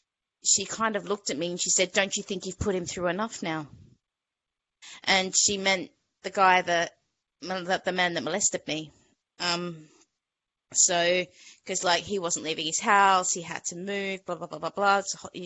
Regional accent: Queensland, Australia; also born or lived in New South Wales; I'm one of six kids. I'm Australian, born in New South Wales, raised in Southeast Queensland, and I'm one of six children.

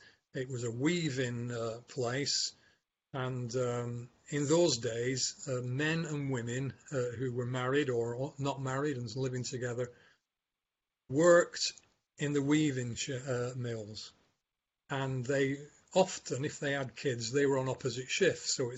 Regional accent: North West England, United Kingdom; I come from Lancashire

